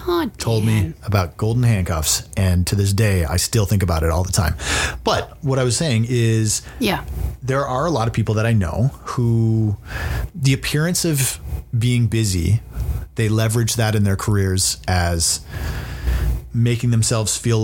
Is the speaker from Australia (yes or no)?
no; Canada; moved away as an adult; So yeah, I grew up in Canada